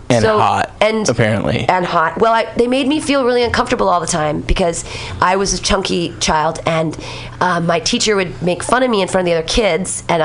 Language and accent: English; Danville, California, United States; I grew up in Danville.